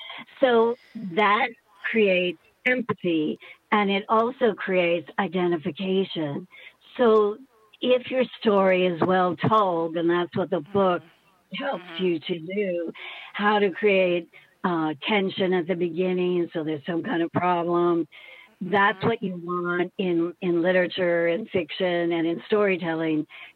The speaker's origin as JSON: {"language": "English", "region": "Mississippi", "country": "United States", "tie": "born or raised there", "said": "Was when I grew up in Mississippi on the Gulf Coast, I was younger, like 7 and 8 and 9 maybe."}